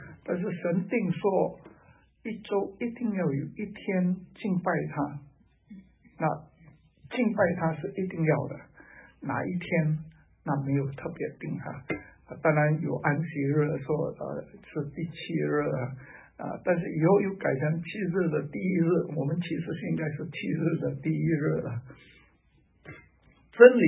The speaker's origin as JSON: {"language": "Chinese", "country": "Singapore", "said": "所以我们新加坡人很听话的啊，两个就是两个了。"}